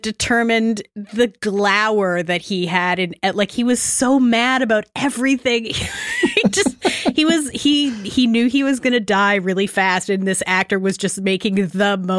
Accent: Saskatchewan, Canada; I grew up in Saskatchewan.

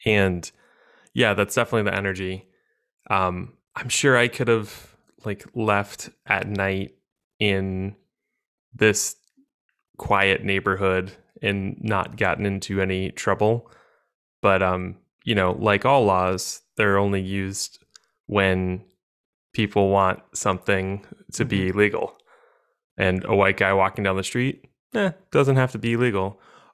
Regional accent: Minnesota, United States; accent: Minnesotan; As I rock my Minnesotan accent super hard

